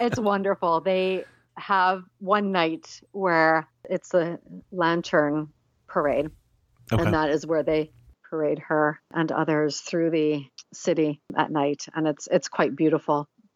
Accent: Vancouver, British Columbia, Canada; I come from Vancouver

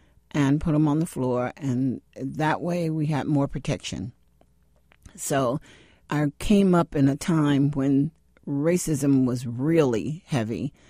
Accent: Georgia, United States; I was from Georgia, and the way that the communities are built, we are still building black communities in the country.

